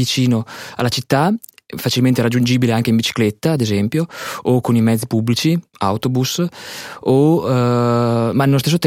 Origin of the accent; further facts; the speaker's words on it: Ferrara, Emilia-Romagna, Italy; Io sono nato a Ferrara, ma ho sempre abitato in un piccolo paese nei pressi di Ferrara, a circa 10 km di distanza.